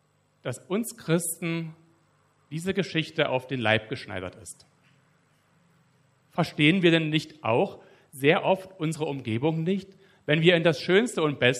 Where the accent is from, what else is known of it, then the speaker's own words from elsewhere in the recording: Forst, Brandenburg, Germany; born there; Er kommt aus der Gegend, wo ich geboren bin, also Forst.